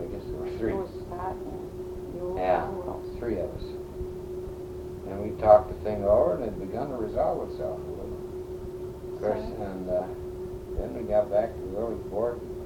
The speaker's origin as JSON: {"language": "English", "town": "Firestown", "region": "New York", "country": "United States", "tie": "born or raised there", "said": "Yeah, I was born up in Firestown."}